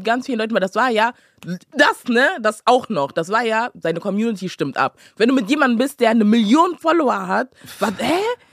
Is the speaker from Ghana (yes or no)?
yes; Ghana; ich bin aus Ghana, Junge, Alter.